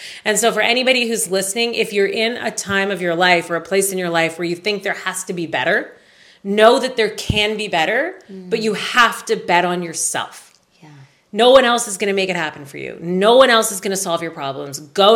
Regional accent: Canada; You know, taxes are high. I'm Canadian.

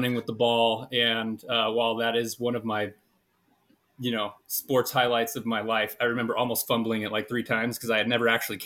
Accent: Omaha, Nebraska, United States; So yeah, I grew up in Omaha, parents were always divorced, you know, since I was a young kid.

